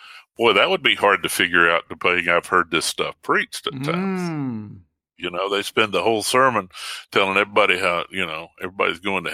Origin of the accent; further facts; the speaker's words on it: Mount Airy, North Carolina, United States; anybody that's listened to the show for a while knows I'm from Mount Airy, North Carolina, the hometown of Andy Griffith.